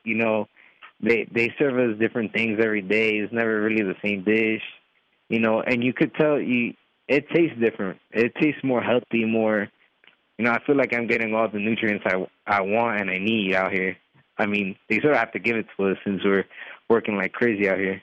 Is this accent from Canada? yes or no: no; Elizabeth, New Jersey, United States; Well, I'm from Elizabeth, New Jersey.